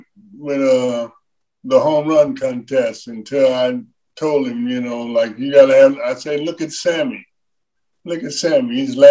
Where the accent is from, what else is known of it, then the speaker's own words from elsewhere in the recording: Cincinnati, Ohio, United States; I was from Cincinnati